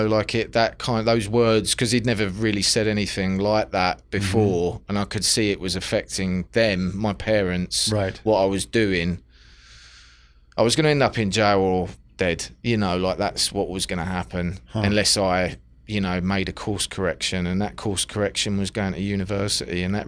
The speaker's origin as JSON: {"language": "English", "region": "London", "country": "United Kingdom", "tie": "born or raised there", "said": "being growing up in South London, where yeah. I grew up, it's kind of, it's a bit rough."}